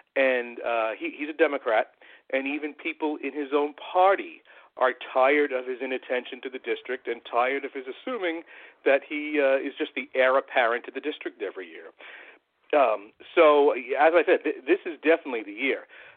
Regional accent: Shelburne, United States; I've served on the Town Conservation Commission in my hometown of Shelburne

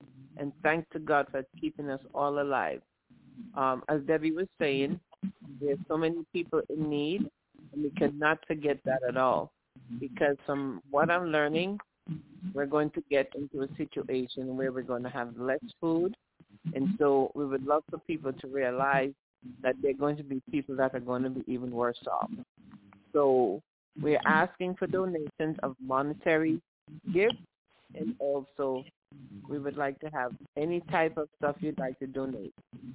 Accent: Antigua & Barbuda; I'm from Antigua Villa area. I grew up there, and I grew up with my grandparents in Cedar Grove and my grandparents in Johnson's Point.

